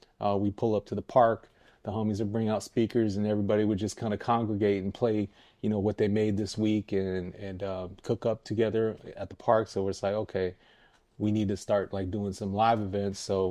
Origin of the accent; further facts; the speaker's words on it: Woodland, California, United States; also born or lived in Sacramento; I'm from Woodland and Sacramento, so I was born in Woodland. It's like 20 miles north of here. I went to elementary school and junior high here in Sacramento. Moved back to Woodland, went to high school there.